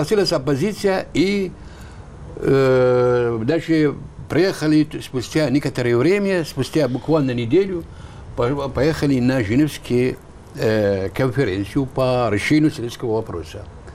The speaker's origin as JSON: {"language": "Russian", "town": "Aleppo", "region": "Aleppo Governorate", "country": "Syria", "said": "Я сам из Алеппо."}